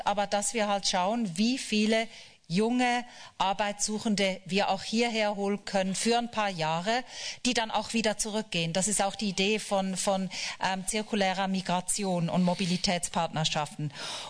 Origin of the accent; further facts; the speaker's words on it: Switzerland; now in Germany; Ich bin zwar Schweizerin, aber ich rede schon. Ich bin schon lange genug hier, dass ich auch immer sage, wir als Deutsche.